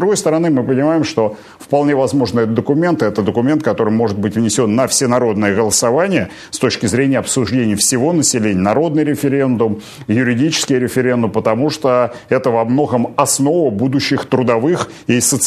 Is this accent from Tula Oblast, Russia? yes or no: yes; Tula, Tula Oblast, Russia; Я сам из Тулы, и я благодарен своим землякам